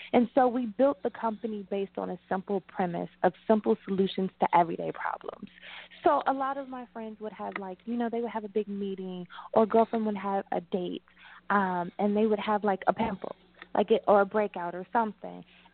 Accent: Washington, District of Columbia, United States; Because I grew up in Washington, D.C., And a lot of times we were raised that you went and worked for the government

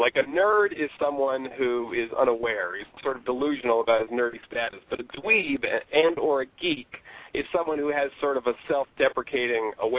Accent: Hollywood, Florida, United States; I'm from Hollywood, Florida, which is like the most unhip environment a kid could possibly grow up in.

